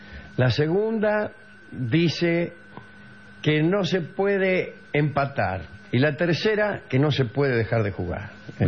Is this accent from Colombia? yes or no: no; Yerba Buena, Tucumán, Argentina; soy de Yerba Buena, Tucumán. Escucho siempre su programa.